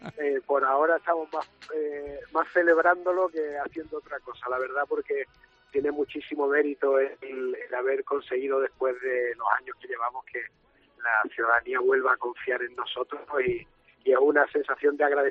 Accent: Spain

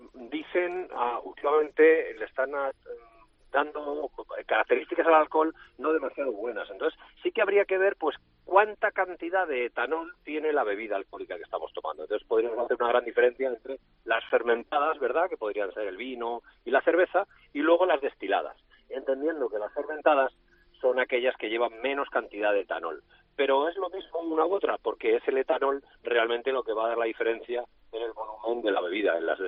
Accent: Madrid, Community of Madrid, Spain; now in Barcelona, Spain; yo soy madrileño, pero vivo en Barcelona

